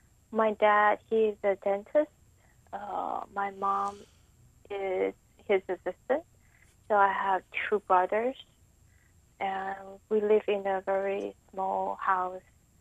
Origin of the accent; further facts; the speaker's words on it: Pingtung County, Taiwan; I was born and raised in a southern village, a very small one in Pingtung, Taiwan.